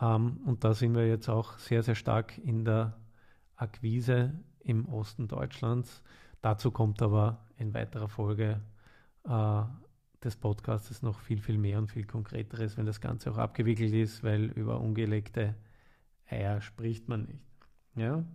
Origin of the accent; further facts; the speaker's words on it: Vienna, Austria; Wien ist eh klar, ich bin geborener Wiener, ich kenne mich hier aus